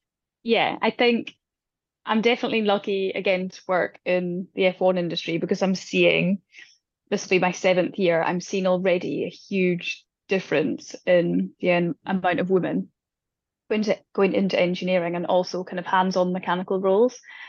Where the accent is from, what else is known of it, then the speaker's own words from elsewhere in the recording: Scotland, United Kingdom; I always loved, obviously, Susie Wolf, being Scottish, and some of the other Scottish male drivers.